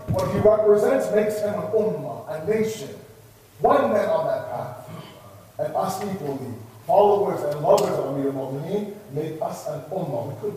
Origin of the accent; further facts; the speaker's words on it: Toronto, Ontario, Canada; Born and raised in Toronto